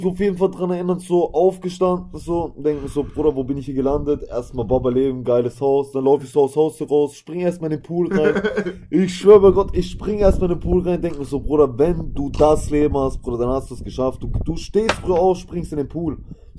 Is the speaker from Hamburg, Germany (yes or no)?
no; Würzburg, Bavaria, Germany; ich komme ein bisschen aus Würzburg, kann man sagen, so hin und her